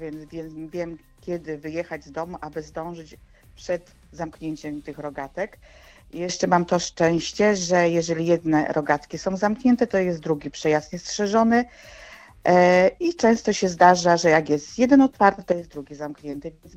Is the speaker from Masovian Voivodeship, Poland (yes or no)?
no; Andrzejów, Łódź Voivodeship, Poland; ja od urodzenia mieszkam w Andrzejowie.